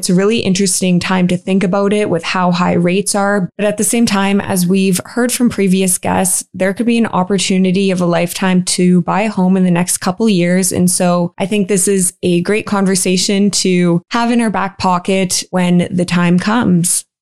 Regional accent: Canada; I'm from Canada.

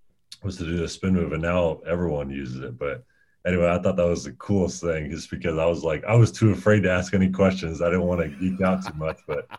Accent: Indiana, United States; I've never met Bobby Knight for as many, you know, growing up in Indiana.

